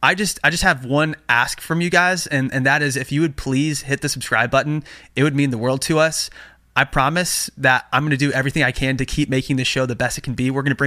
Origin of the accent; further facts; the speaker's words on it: St. Louis, Missouri, United States; Missouri. I'm from St. Louis.